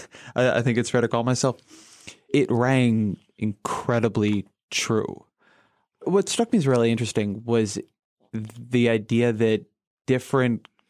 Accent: California, United States; I'm a Californian who is typically mistaken for a New Yorker because of, among other things, probably the speech patterns.

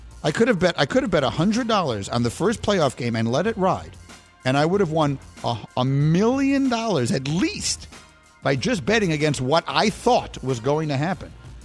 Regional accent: New York, United States; I grew up in New York.

